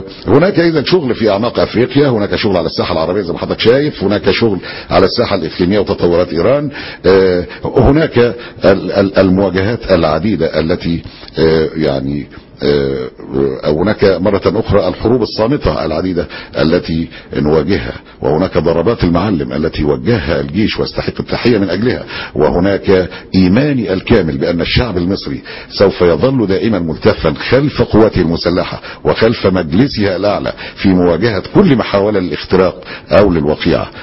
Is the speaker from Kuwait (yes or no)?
no; Egypt; أنا كمواطن مصري